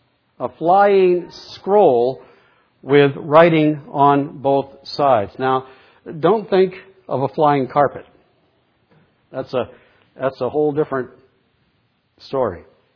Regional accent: East Coast, United States; When I was growing up on the East Coast, we'd go to the beach in Massachusetts and in Lynn

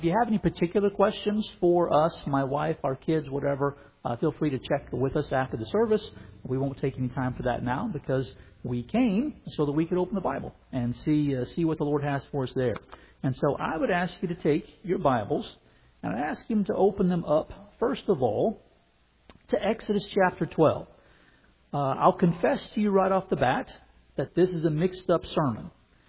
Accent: Kentucky, United States; it really was a pivot because I'm not a city kid. I'm from Kentucky myself.

